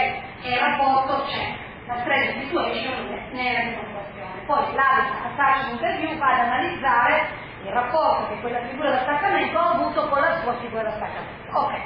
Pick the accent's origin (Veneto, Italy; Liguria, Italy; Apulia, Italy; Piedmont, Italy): Piedmont, Italy; Io sono piemontese dopo da 7 generazioni, e invece tutti mi dicono che è molto invece, perché la madre era siciliana, con 3 figli in un palazzo tutto di siciliani.